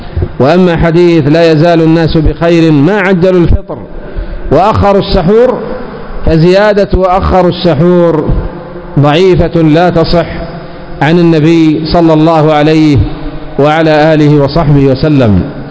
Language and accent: Arabic; Yemen; يسهر كما هو الحال عندنا في اليمن